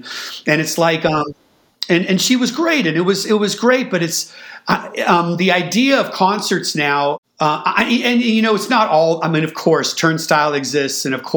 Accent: California, United States; growing up in the Bay Area, when I first heard

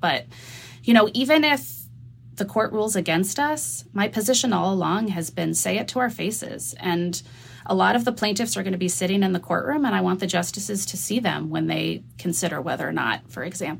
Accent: New Mexico, United States; I'm from New Mexico, so I'm allowed mm-hmm. to say that.

